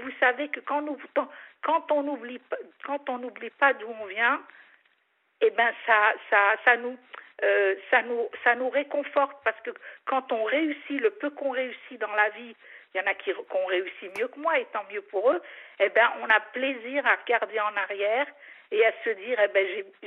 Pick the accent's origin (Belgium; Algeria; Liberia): Algeria; now in France; Moi, je suis algérienne. Mais mon père est arrivé en 57.